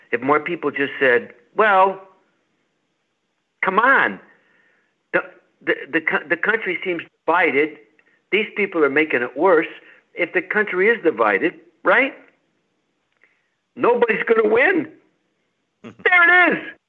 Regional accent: Chicago, Illinois, United States; he and I, we are both from the South Side, city of Chicago.

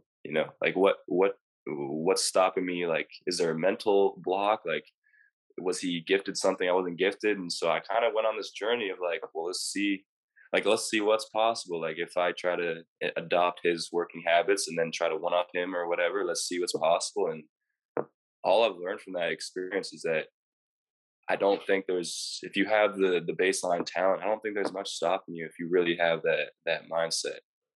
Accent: British Columbia, Canada; because when we come from Canada, we put this idea in our heads that people in the U.S., like, at least when I was in BC

